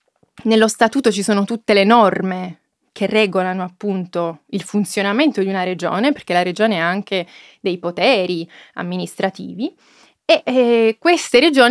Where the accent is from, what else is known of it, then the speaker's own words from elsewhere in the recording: Cumiana, Piedmont, Italy; Io sono nata a Torino, ma sono cresciuta a Cumiana, da Allivellatori nello specifico.